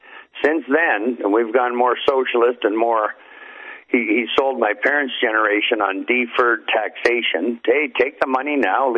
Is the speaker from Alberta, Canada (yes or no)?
no; Hamilton, Ontario, Canada; My hometown, Hamilton, Ontario, the Hammer, it's called, that's their steel mill town.